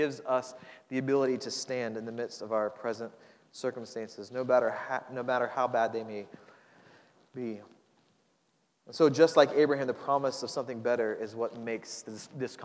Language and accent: English; Florida, United States; Again, growing up in Florida, the retirement capital of at least our nation, maybe of the world